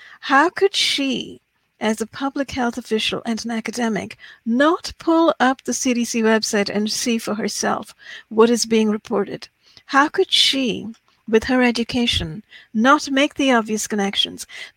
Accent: India; as I'm from India too.

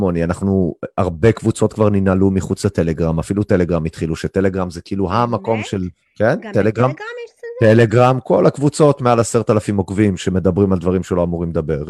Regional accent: Canada; אני בתור קנדי, בן אדם שחי בחול כל החיים, תמיד הסתכלתי על הישראלים מהצד

